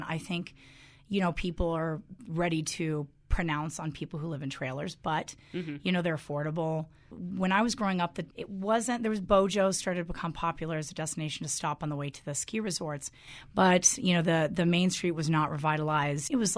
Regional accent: Colorado, United States; Right outside, basically Denver. West of that is Evergreen, which has slowly become incredibly yuppie. And then west of that is Idaho Springs, which is also looks like Aspen now when you go downtown. But I grew up in the mounta

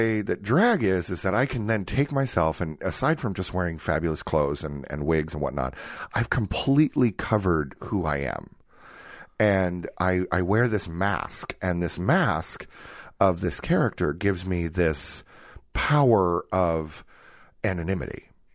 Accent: San Jose, California, United States; also born or lived in Cupertino / San Rafael / Stockton / Nampa; I grew up in San Jose, Cupertino, San Rafael, and then we moved out later into Stockton, California.

